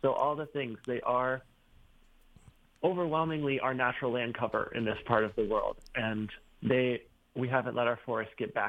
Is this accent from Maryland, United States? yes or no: no; Sharon, Vermont, United States; now in Richmond, United States; I live in Richmond now. I grew up in Sharon, so just down the road from where you are. Worked my first farm job in South Royalton